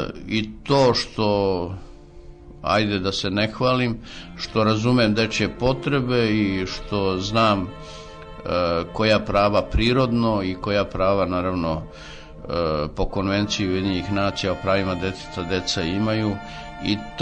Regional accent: Ljubiš, Zlatibor District, Serbia; moj rodni kraj, znači Zlatibor i selo Ljubiš, u kome sam ja odrastao, u kome sam bio dete.

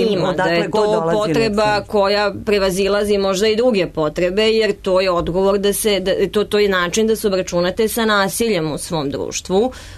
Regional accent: Vojvodina, Serbia; ja sam Vojvođanin.

